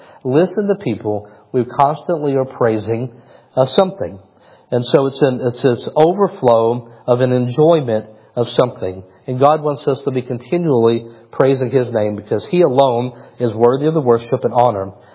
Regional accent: Kentucky, United States; I'm like, I'm from Kentucky. I don't want to drive another hour to see trees.

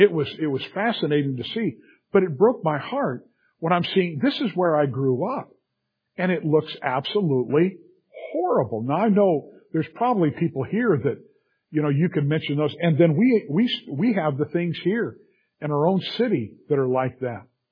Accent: Venice, California, United States; born there; I was born in Venice, California. We lived literally on Venice Boulevard.

